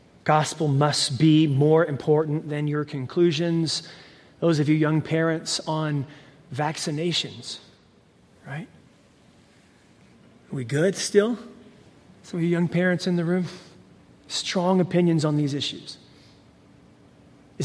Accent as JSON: {"language": "English", "region": "Texas", "country": "United States", "said": "I'm Texan, right? Maybe I'm Tennessean now."}